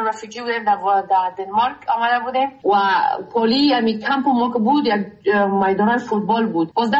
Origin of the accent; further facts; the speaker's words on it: Afghanistan; پدرم مردش افغان بود، من خودم افغان هستم.